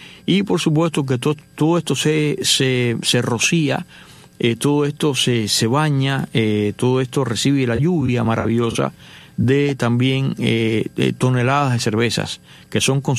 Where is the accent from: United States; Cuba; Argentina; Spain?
Cuba; nosotros en este caso que somos hispanos, que somos latinos, que venimos de Cuba